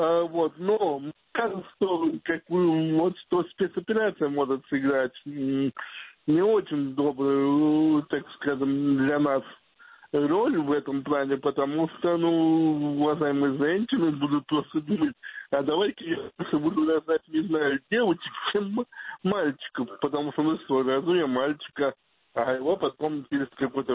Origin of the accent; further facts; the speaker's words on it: Moscow, Russia; born there; В Москве, я могу себя москвичом, не коренным, конечно, назвать, но москвичом, просто я родился в Москве.